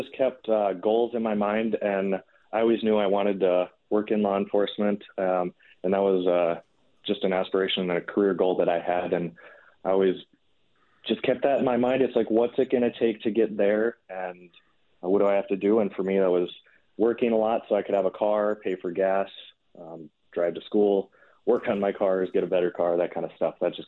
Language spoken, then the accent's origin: English; Brooklyn Center, Minnesota, United States; So I grew up in Brooklyn Center, Minnesota, and we went to Grace Fellowship Church in Brooklyn Park there.